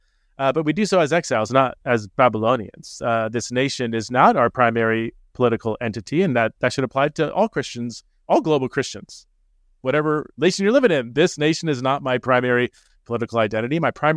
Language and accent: English; United States; I was raised in America in a conservative evangelical church, and that was just the air I breathed, you know.